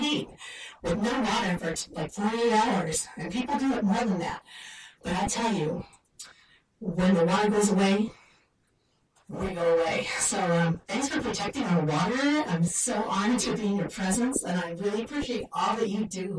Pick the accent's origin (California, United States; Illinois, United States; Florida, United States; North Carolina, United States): California, United States; Santa Barbara; born there; I was born in Santa Barbara and lived away, came back recently.